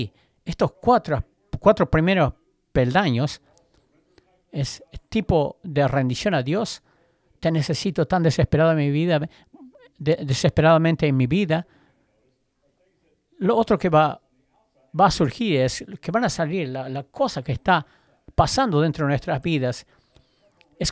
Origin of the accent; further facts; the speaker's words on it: Kentucky, United States; Spanish is a second language; Yo soy de Kentucky y ustedes creen que mi acento es terrible en Tennessee.